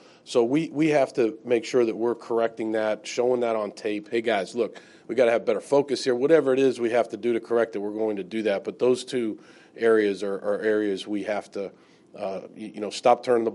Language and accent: English; Boston, Massachusetts, United States; when I was growing up, I used to love. I was from Boston. I read the Globe Sports and the Herald Sports every day.